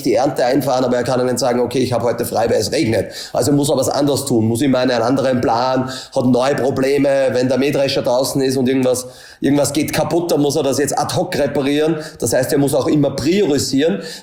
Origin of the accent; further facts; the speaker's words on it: Upper Austria, Austria; Ich komme aus Österreich, dann ist es eh schon immer relativ schwierig, Details zu erklären. Also Linz ist immer zwischen Salzburg und Wien, kennt nicht jeder, ist so eine Stadt mit 200.000 Einwohnern. Bin aber eigentlich von einem kleinen Dorf, von einem Bauernhof dort aufgewachsen